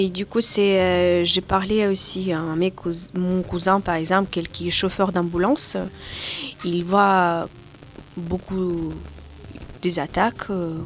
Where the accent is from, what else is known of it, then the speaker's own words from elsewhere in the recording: Dnipropetrovsk Oblast, Ukraine; French is a second language; Et après, ensuite, je suis allée dans ma ville natale. Et c'est ville natale aussi de président Zelensky et qui s'est située à peu près 60 km de la ligne de front.